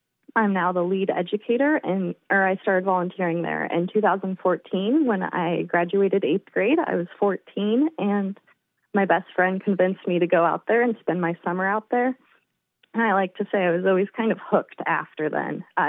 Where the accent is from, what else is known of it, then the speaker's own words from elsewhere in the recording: Redding, California, United States; I grew up here in Redding, California.